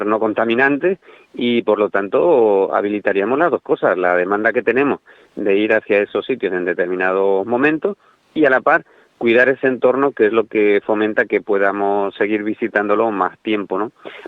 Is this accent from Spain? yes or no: yes; Spain